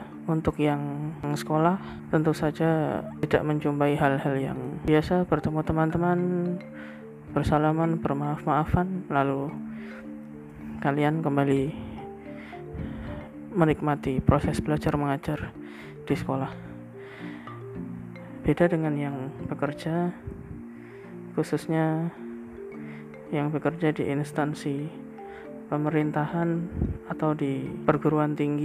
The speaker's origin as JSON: {"language": "Indonesian", "town": "Yogyakarta", "region": "Special Region of Yogyakarta", "country": "Indonesia", "said": "saya dari Jogja, suarakan secara langsung ya"}